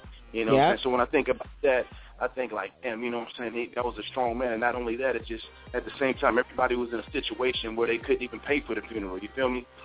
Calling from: Tacoma, Washington, United States; I'm calling from Tacoma area right now.

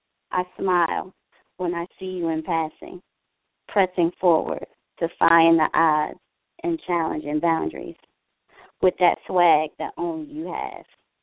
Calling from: New Jersey, United States; from Jersey.

